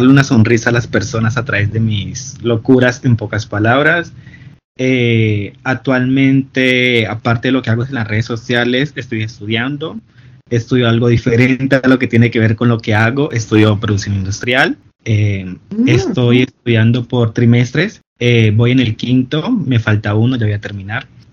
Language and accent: Spanish; Cali, Valle del Cauca, Colombia; soy de Colombia, de la ciudad de Cali, tengo 22 años, actualmente resido en Cali.